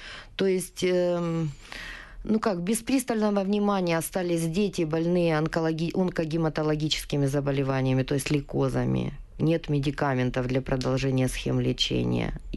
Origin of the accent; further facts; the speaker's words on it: Luhansk, Luhansk Oblast, Ukraine; я из Луганска, как бы это не секрет. Я работала там в 4-й детской больнице города Луганска, замглавврача по поликлинике.